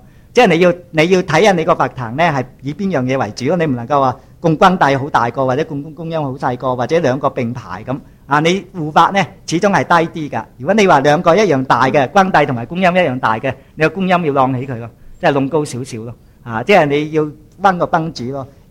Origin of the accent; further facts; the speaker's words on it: China; 所以我哋中国人，即系我哋中国人呢，样样嘢呢嗰个人情味好浓厚啊。